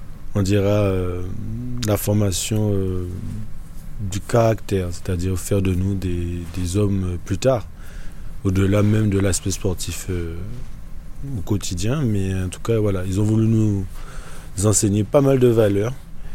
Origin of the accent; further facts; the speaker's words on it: Guadeloupe; Je viens de la Guadeloupe, bien évidemment, j'ai oublié de le dire, mais je viens de la Guadeloupe et en Guadeloupe, j'ai pu fréquenter une MJC